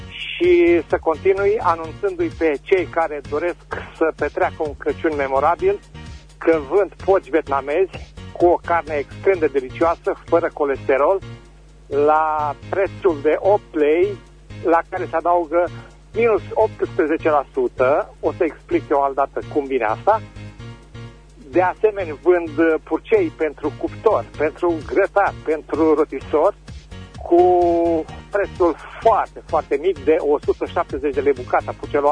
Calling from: Berzovia, Caraș-Severin, Romania; din Berzovia.

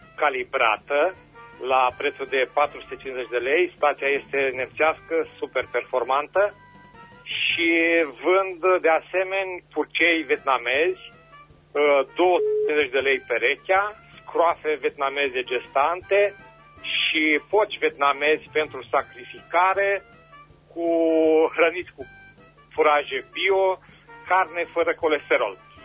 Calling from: Berzovia, Caraș-Severin, Romania; din Berzovia și am de vânzare un aparat de aer condiționat

